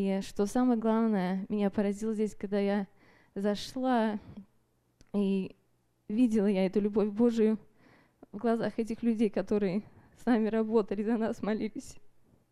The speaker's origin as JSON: {"language": "Russian", "town": "Tacoma", "region": "Washington", "country": "United States", "said": "я из Такомы, или Спенуэй."}